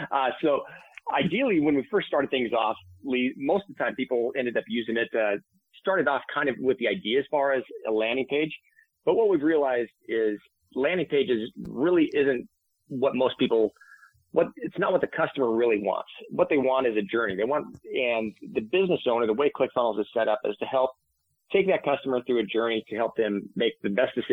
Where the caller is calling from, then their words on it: Boise, Idaho, United States; I'm up in Boise, Idaho.